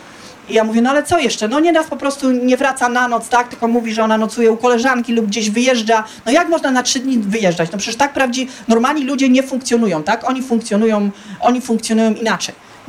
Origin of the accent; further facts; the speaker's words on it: Silesian Voivodeship, Poland; ja pochodzę ze Śląska, na Śląsku zawsze było tak, że my po prostu na Śląsku żyliśmy wielkimi rodzinami